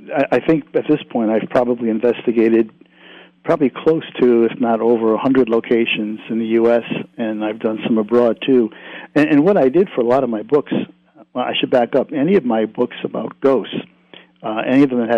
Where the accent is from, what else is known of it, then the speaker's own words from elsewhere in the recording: New England, United States; also born or lived in Rhode Island / Connecticut; I grew up in New England, lived in Rhode Island for a while, lived in Connecticut, you know, obviously. But, you know, here I am in the Midwest, and I've been here now for probably close to 25 years.